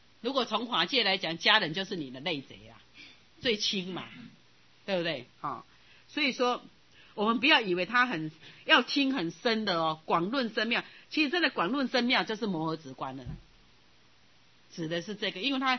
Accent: Taiwan; 你发现我们台湾人的家进去电线到处

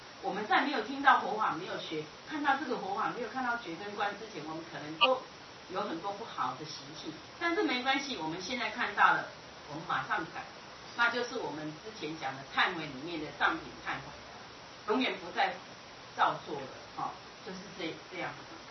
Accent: Taiwan; 我想我们台湾人很快就会成为一个国际化的话

